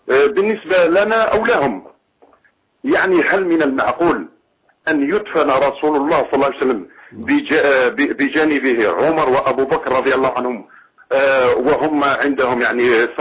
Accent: Algeria; من الجزائر.

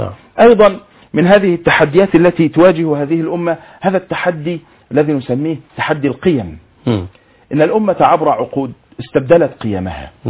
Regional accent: Egypt; كمصريين أولا وكمنتسبين إلى الإسلام ثانيا

